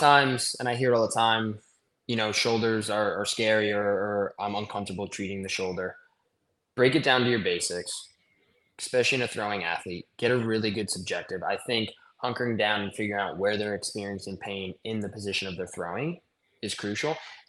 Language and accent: English; New York, United States; I'm from New York.